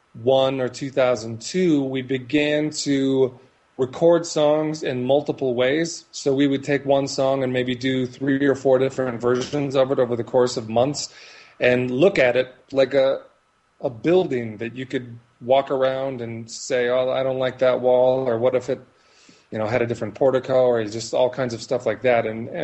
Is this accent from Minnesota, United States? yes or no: yes; Minneapolis, Minnesota, United States; I ended up getting work in Minneapolis, where I was living at the time, which is my hometown originally.